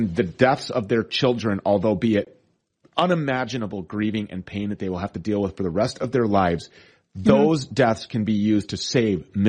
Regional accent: Minnesota, United States; right here in my home state of Minnesota, all the hemp is sourced here

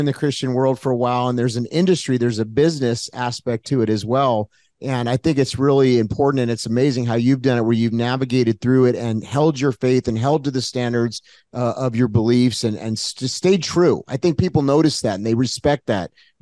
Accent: Hollywood, California, United States; But I grew up in Hollywood.

